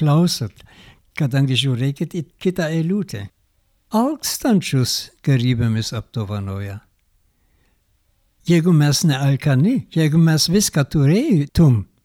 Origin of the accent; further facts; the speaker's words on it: Germany; Lithuanian is a second language; Ir dabar žiūrėkim, ką mes krikščioniai padarėm žydėms istorijoje. Aš kalbu dabar kaip vokietis.